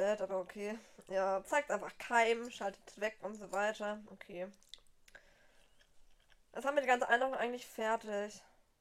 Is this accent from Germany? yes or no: yes; Uffenheim, Bavaria, Germany; Wir kommen aus Uffenheim. Shaki wohnt in Würzburg, ich wohne gerade in Hopp.